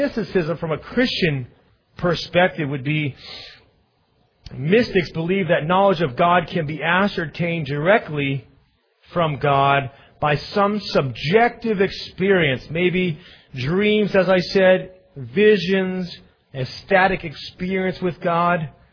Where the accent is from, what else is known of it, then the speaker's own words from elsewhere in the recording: Maine, United States; And when I moved here from Maine, you know, we have some really good lobster up in Maine.